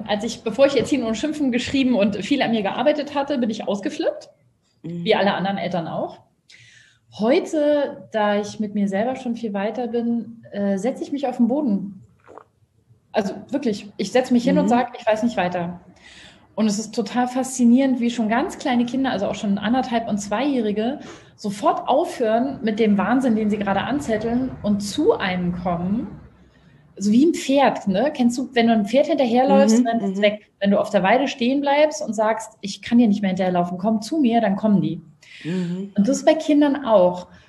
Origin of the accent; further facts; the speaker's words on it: Berlin, Germany; ich bin in Berlin aufgewachsen